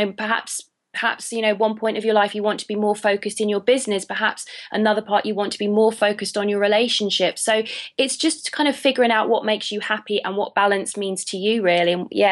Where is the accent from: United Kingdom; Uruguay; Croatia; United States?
United Kingdom; as you can tell from my accent, I'm a Brit, but I'm actually in Los Angeles right now